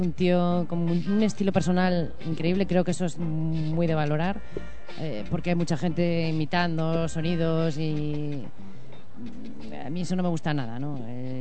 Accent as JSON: {"language": "Spanish", "region": "Cantabria", "country": "Spain", "said": "que soy muy cántabra yo también"}